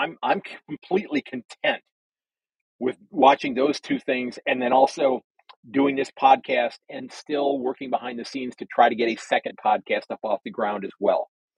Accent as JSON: {"language": "English", "country": "United States", "said": "And again, I'm just an American on the other side of the planet who's never actually seen a game in person"}